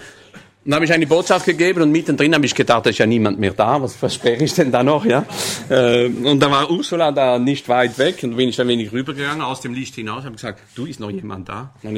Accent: France; Ich bin Ausländer, ich bin Franzose, aber ich bin nicht von dort, die kennen meine Eltern nicht

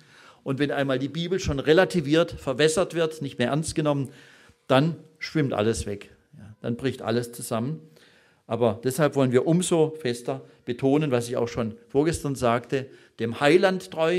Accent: Pforzheim, Baden-Württemberg, Germany; der in Pforzheim tätig ist, meiner Heimatstadt

